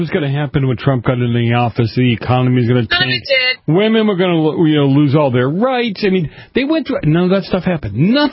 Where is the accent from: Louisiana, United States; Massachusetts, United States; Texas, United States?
Massachusetts, United States; Boston; See, I come from Boston. We can't, we moiter the King's English.